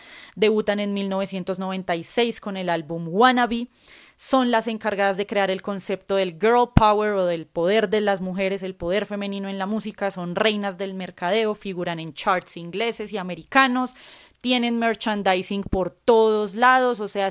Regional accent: Bogotá, Colombia; Aquí en mi país, Colombia, mi ciudad, Bogotá

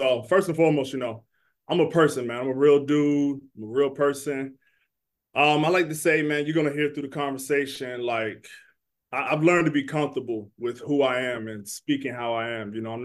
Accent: Laurel, Maryland, United States; I grew up in the Washington, D.C. area, more specifically Laurel, Maryland. So always representing PG County when I can.

